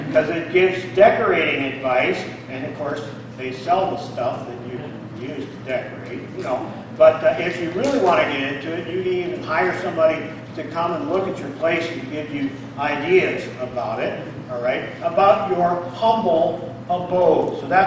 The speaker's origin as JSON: {"language": "English", "town": "Prophetstown", "region": "Illinois", "country": "United States", "tie": "born or raised there", "said": "So like I said, I grew up in Prophetstown, and so we had to have a permanent address."}